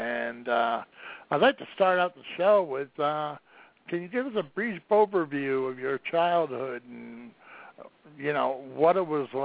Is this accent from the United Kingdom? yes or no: no; United States; And I, as an American, wish we could have done more